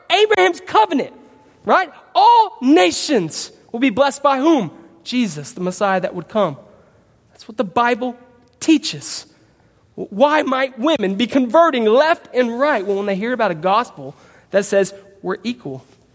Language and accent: English; United States; I'm American. I'm educated.